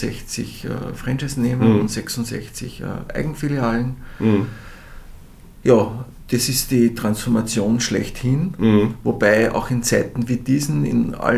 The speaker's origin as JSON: {"language": "German", "region": "Upper Austria", "country": "Austria", "tie": "born or raised there", "said": "Ich bin ein gebürtiger Mühlviertler, das kann ich wissen."}